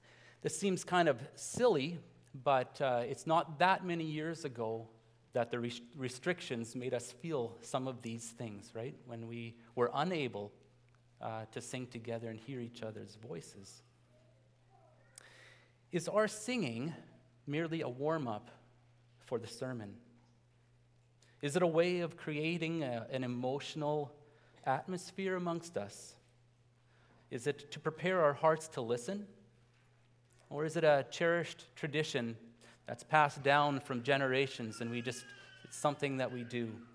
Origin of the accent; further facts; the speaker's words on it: Steinbach, Manitoba, Canada; Like I said, well, I'm from here. I'm from Steinbach area.